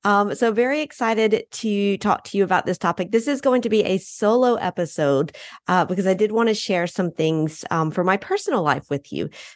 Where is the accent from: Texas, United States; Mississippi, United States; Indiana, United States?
Mississippi, United States; now in Grenoble, France; So I'm originally born and raised in Mississippi, ate a lot of fried foods, McDonald's, things like that when I was growing up. But then 19 years ago, I moved to Grenoble in France.